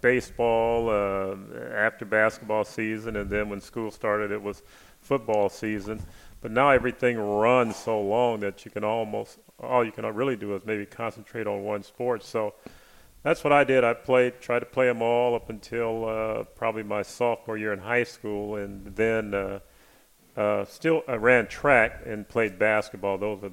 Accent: East Chicago, Indiana, United States; Well, I grew up in Indiana, northern Indiana, small city called East Chicago, Indiana, which is right between Gary, Indiana, and Chicago, Illinois.

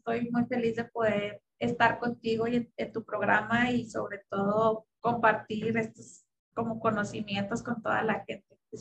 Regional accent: Ciudad Juárez, Chihuahua, Mexico; Bien, pues yo soy de Ciudad Juárez, Chihuahua, aquí de México. Nacida, criada, estudié parte de mi carrera en la universidad de aquí, de esta ciudad, que se llama Universidad Autónoma de Ciudad Juárez.

